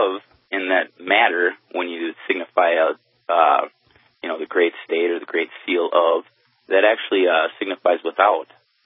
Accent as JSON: {"language": "English", "country": "United States", "said": "I'm really an American, really. That's what I am."}